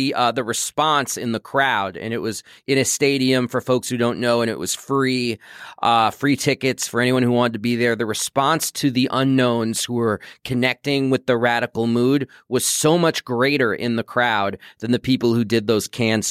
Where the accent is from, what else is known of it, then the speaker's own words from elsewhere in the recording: New York City, New York, United States; I grew up in New York City, and I met Tim Robbins on the street.